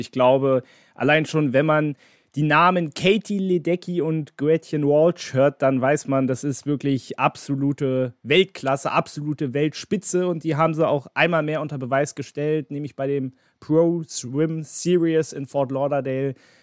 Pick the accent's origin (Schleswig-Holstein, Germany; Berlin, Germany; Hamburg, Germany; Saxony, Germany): Berlin, Germany; Für mich als Berliner